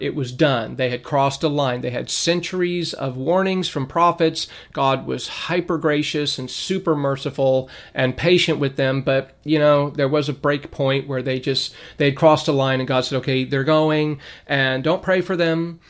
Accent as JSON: {"language": "English", "town": "Lancaster", "region": "California", "country": "United States", "tie": "born or raised there", "said": "And when I was a little boy growing up in Lancaster, California, back in the 70s, that was a long time ago"}